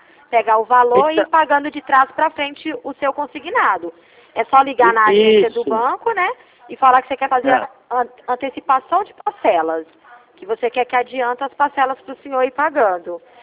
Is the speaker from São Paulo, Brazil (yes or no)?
yes; Ribeirão Preto, São Paulo, Brazil; Eu sou de Ribeirão Preto.